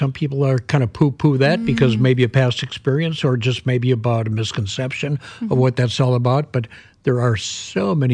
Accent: Minnesota, United States; I mean, we used to go back in the woods and get drunk. I mean, that's how I grew up in Minnesota.

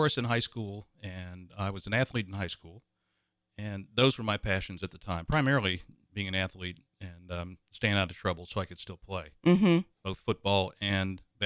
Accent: Cincinnati, Ohio, United States; I grew up in Cincinnati, Ohio, in a little community that was to the east of Cincinnati called Marymount, spelled Marymount, but it's Marymount.

